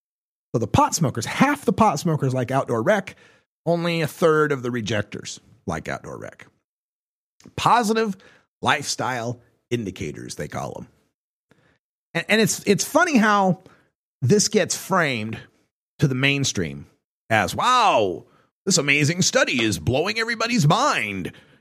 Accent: Idaho, United States; a place surrounded by marijuana reforms, and that is my home state of Idaho.

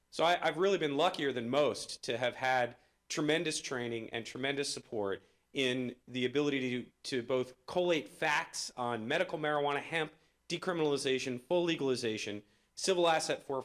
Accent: Philadelphia, Pennsylvania, United States; I'm from Philadelphia, and you know, I've been working in marijuana politics for over a decade.

